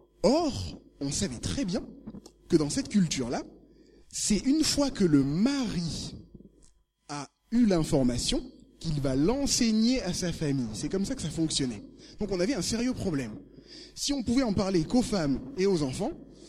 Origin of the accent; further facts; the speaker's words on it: Tours, Centre-Val de Loire, France; j'ai 30 ans. Je suis marié avec une femme qui s'appelle Juliette, donc je viens de Tours.